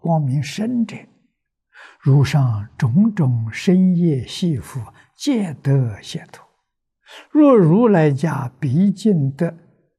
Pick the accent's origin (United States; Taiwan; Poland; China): China; 我们中国人叫和平，他讲平和啊